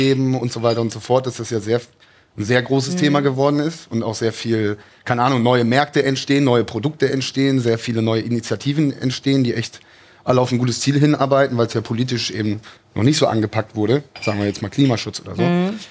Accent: Cologne, North Rhine-Westphalia, Germany; bin nach Hause nach Köln gezogen. Also wieder in meine Heimatstadt Köln gezogen.

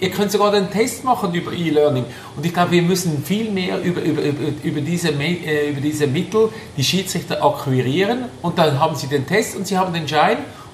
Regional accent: Switzerland

